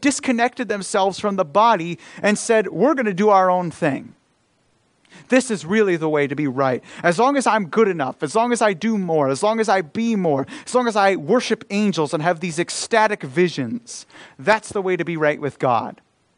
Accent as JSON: {"language": "English", "region": "Idaho", "country": "United States", "said": "And I come from Idaho, and we have a very high LDS population there, and they are the nicest people."}